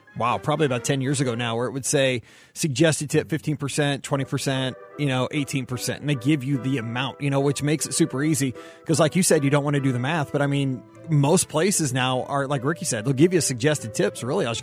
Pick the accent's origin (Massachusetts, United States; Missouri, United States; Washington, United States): Missouri, United States; Not good at it because I'm from Missouri. There aren't too many flow ride people here in the Midwest